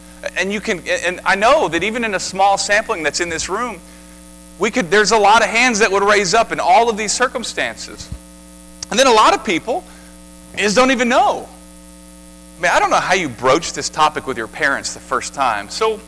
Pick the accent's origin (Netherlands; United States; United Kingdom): United States; Defiance, Ohio; I grew up in Defiance, which is a huge metropolitan area compared to McConnellsville